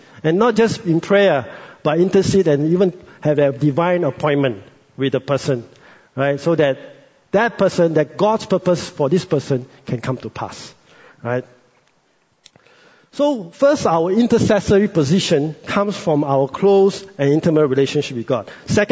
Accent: Malaysia; I'm a Malaysian

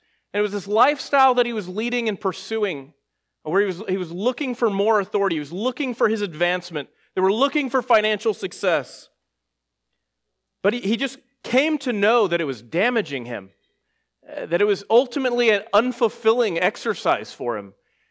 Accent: Texas, United States; so you might not have heard that before, that I'm from Texas.

